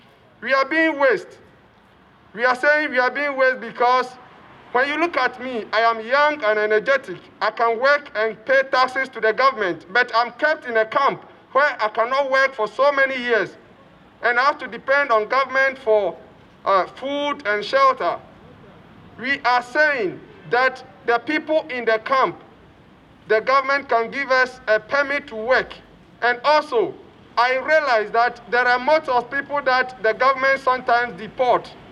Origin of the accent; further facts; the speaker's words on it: Ghana; now in Germany; I know I'm from Ghana, and I also have a lot of things to say.